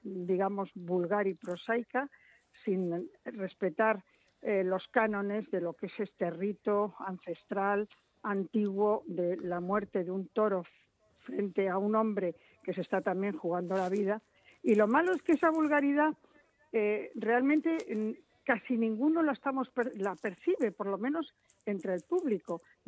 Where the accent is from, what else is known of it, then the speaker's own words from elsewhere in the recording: Madrid, Community of Madrid, Spain; es la patrona de mi ciudad y de mi pueblo